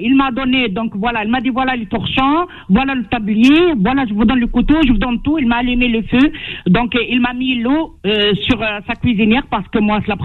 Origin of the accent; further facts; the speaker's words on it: Ajaccio, Corsica, France; sur Ajaccio, chez nous, en Corse